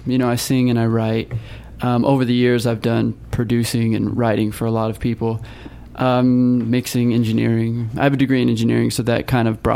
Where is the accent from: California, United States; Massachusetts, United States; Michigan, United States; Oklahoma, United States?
California, United States; also born or lived in Los Angeles; I was actually born in Fullerton, which is a little south of here. And then I grew up in Orange County, but pretty much grew up in LA as well.